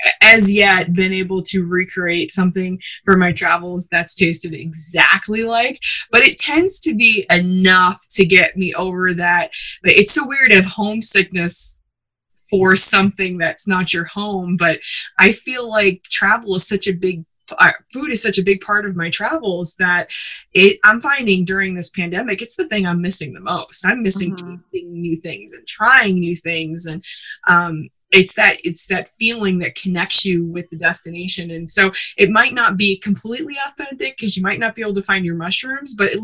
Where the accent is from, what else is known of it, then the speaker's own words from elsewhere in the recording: Wisconsin, United States; I grew up in Southern Wisconsin by Northern Illinois